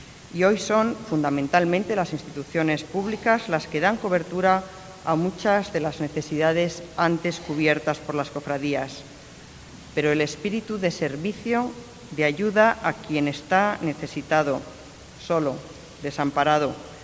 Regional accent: Valladolid, Castile and León, Spain; Me honra como vallisoletana que se me llame para uno de los acontecimientos más importantes en la vida de la ciudad

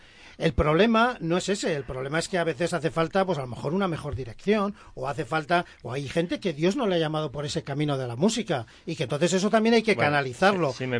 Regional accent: Valladolid, Castile and León, Spain; Los que somos de Valladolid capital, después de la capital de Valladolid, el segundo pregón de importancia es el de Medina de Ríoseco.

